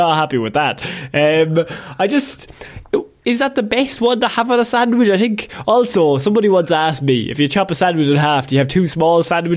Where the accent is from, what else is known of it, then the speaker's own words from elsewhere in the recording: Ireland; I mean, like, as Irish people, we are grown up to be like, look, these are the best ones. And they are obviously ours, so we are biased.